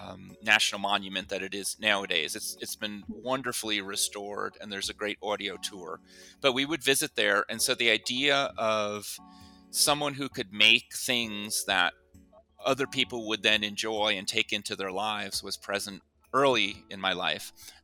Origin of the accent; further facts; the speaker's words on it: New Jersey, United States; we grew up near Thomas Edison's West Caldwell Laboratory